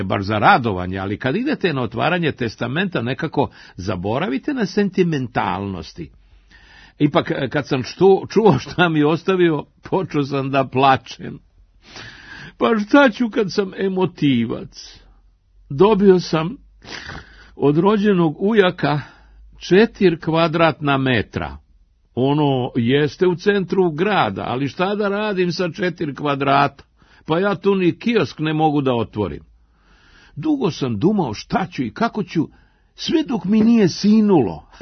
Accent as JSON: {"language": "Serbian", "region": "Belgrade", "country": "Serbia", "tie": "born there", "said": "Mi smo rođeni u Beogradu, što znači da smo rođenjem uskraćeni za jedno od najvećih srpskih dostignuća, dolazak u Beograd."}